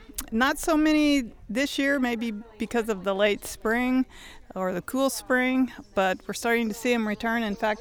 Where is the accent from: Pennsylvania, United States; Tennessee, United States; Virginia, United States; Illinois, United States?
Illinois, United States; Cobden; from Cobden, Illinois.